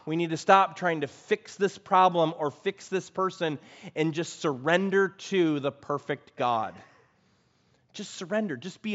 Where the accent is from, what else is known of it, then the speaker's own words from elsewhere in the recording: California, United States; I was a pastor, I was from California, we were down on a mission trip